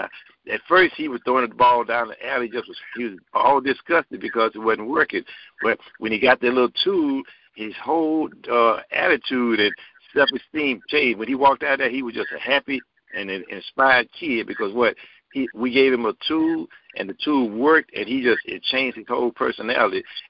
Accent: Beaumont, Texas, United States; I'm from Beaumont, Texas. I'm 90 miles away from her.

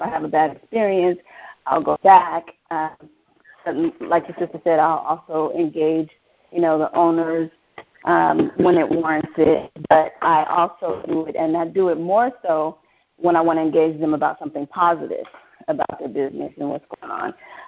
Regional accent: St. Louis, Missouri, United States; Okay, so I actually grew up in the ghetto. I was born in St. Louis, Missouri, and didn't know it was a ghetto because that's all I knew at the time.

